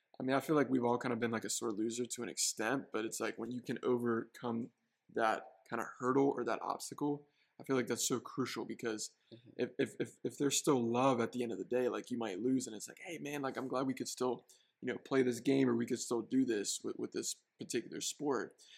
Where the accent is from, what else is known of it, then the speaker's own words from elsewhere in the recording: Pennsylvania, United States; Because me growing up in Pennsylvania as well, I can relate to this.